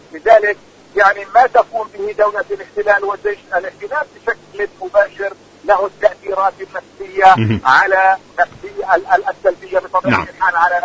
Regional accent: Palestine; وبالتالي كل المسارات علينا أن نستخدم كفلسطينيين من أجل الوقوف أمام الطلب الإسرائيلي

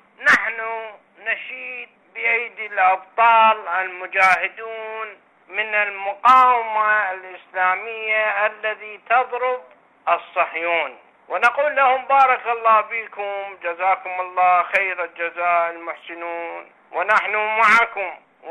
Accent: Najaf, Najaf Governorate, Iraq; عملية نفتخر بها نحن كشعب عراقي

